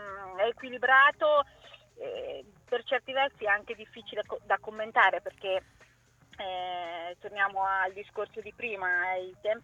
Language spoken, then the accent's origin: Italian; Marche, Italy; accent: Ancona; Però io ho l'accento anconetano e ce l'ho tutto.